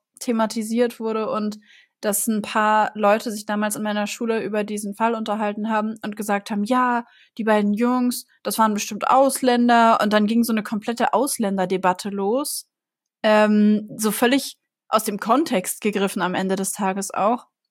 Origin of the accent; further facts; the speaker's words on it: Hanover, Lower Saxony, Germany; Also, ich bin selber ja ursprünglich in Hannover aufgewachsen. Und Hannover ist ja jetzt nicht unbedingt die allerfriedlichste Stadt, sagen wir es mal so.